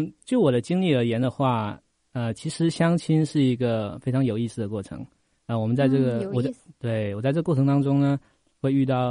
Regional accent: Xiamen, Fujian, China; born there; 这个我的家人跟朋友现在都在我的都在我的出生地，就厦门。

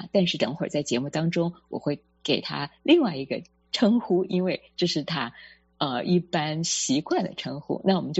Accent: Kaohsiung, Taiwan; 因为我自己是台湾高雄的人，您也是。

